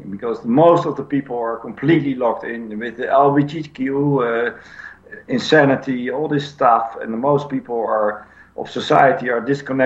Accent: Netherlands; I mean, I come from Holland.

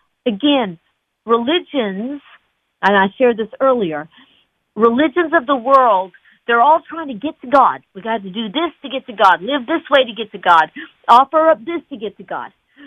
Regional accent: Dallas, Texas, United States; Hello, New Orleans. … I'm from Dallas, Texas, and I'm an evangelist.

